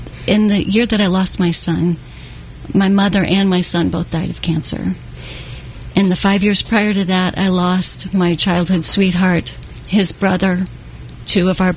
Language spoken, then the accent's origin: English; Florissant, Missouri, United States; And the radioactive waste went all through my hometown. And as I grew up, I had four sisters in my family.